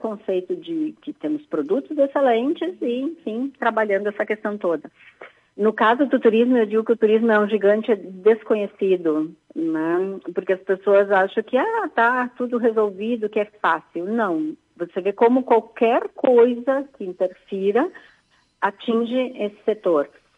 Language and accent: Portuguese; Rio Grande do Sul, Brazil; O que, que nós, enquanto gaúchos, precisamos fazer é seguir junto